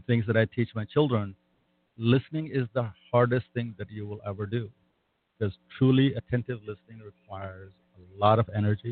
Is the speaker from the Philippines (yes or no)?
no; Kuwait; For instance, I grew up in Kuwait.